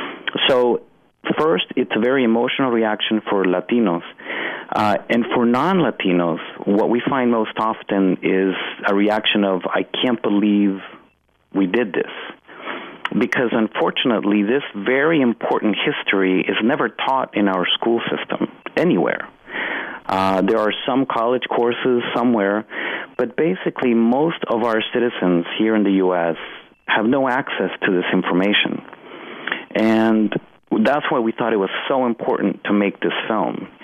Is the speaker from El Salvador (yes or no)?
yes; El Salvador; for example, I'm from El Salvador